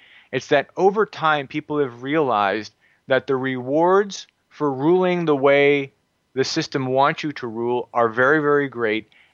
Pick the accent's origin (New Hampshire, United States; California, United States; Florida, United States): California, United States; born there; came down to California from Eugene to work on his campaign, and then met my biological father, and I was born in August of 1969.